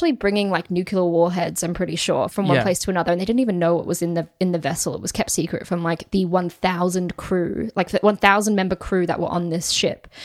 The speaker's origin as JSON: {"language": "English", "town": "Sydney", "region": "New South Wales", "country": "Australia", "tie": "born or raised there", "said": "We grew up in Sydney. I was lucky enough to grow up by the harbour."}